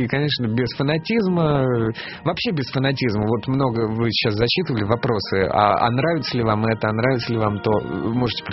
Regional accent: Moscow, Russia; мы там живем, мы из Москвы.

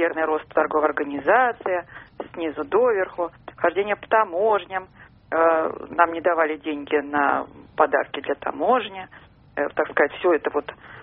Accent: Saint Petersburg, Russia; из Петербурга.

